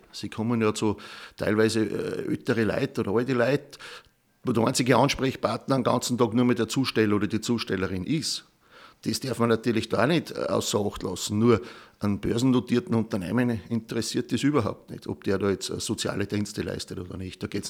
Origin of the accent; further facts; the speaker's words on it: Upper Austria, Austria; Bei uns in Oberösterreich, bei der Postgewerkschaft sind wir zurzeit auf Organisationsdichte von über 75%.